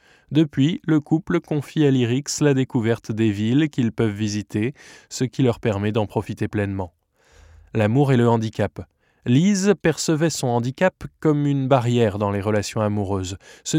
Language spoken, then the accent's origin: French; Provence-Alpes-Côte d'Azur, France; now in Lyon, France; J'ai grandi dans les Hautes-Alpes et j'ai eu la chance de beaucoup voyager au cours de mes études. Je suis installée depuis 20 ans à Lyon.